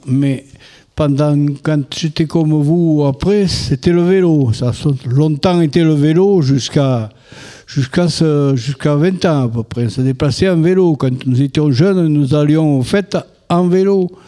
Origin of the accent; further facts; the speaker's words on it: Montmirail, France; Je suis né à Montmira et il y a 93 ans que je suis là. À part le temps de mon service militaire, je suis toujours resté à Montmira.